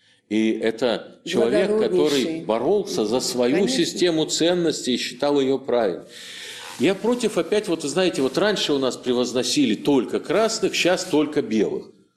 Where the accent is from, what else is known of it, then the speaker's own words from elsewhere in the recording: Siberia, Russia; now in Moscow, Russia; я из провинции ведь человек. Я тогда, это сейчас я москвич, а тогда я сибиряк